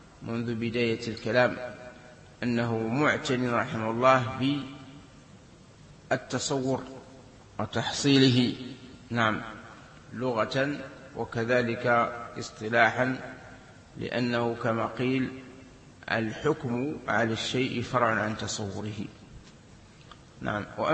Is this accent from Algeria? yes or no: yes; Algeria; في بلادنا الجزائر